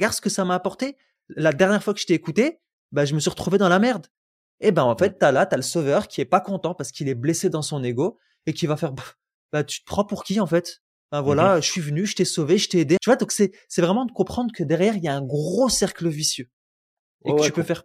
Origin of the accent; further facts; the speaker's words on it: Algeria; Moi, je suis algérien.